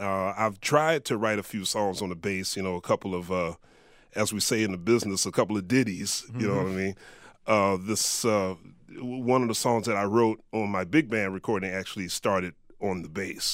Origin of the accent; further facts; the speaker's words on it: Philadelphia, Pennsylvania, United States; I grew up in Philadelphia, and every Thanksgiving I would watch, you know, my grandparents, my great uncles, my great aunts sit around playing pinochle